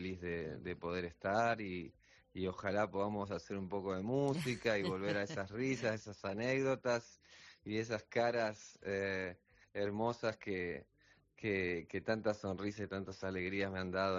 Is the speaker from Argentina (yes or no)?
yes; Argentina; haciendo conciertos también en Argentina, en mi tierra.